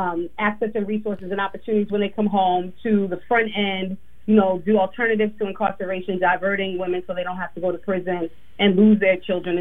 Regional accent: Manorville, New York, United States; I grew up in Manorville in Long Island. My parents, who were still together after 50 years, were franchise business owners. We were the only black family in our neighborhood.

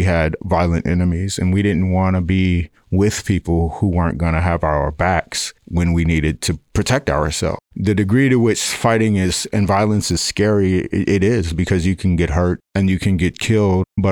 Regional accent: Chicago, Illinois, United States; Since I was originally from Chicago, and Chicago was one of the closest major cities

